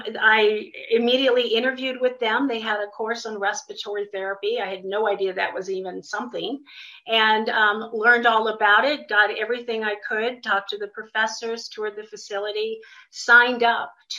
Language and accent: English; United States; But my story started out as a normal little girl growing up in the United States. I'm one of five children